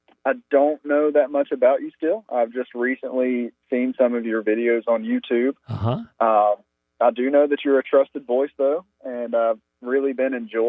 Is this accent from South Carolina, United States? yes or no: yes; South Carolina, United States; I'm from South Carolina. I grew up at a Southern Baptist church.